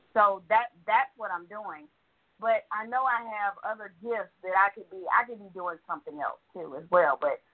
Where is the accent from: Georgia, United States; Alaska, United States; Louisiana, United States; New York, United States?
Georgia, United States; I'm from Georgia.